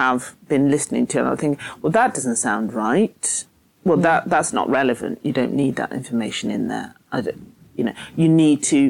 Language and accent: English; Zimbabwe; born there; first language Shona; English is a second language; I do still speak my mother tongue, because I was born in Zimbabwe.